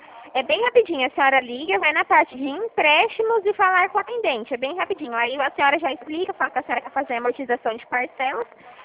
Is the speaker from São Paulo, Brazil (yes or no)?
yes; Dracena, São Paulo, Brazil; Eu sou de Dracena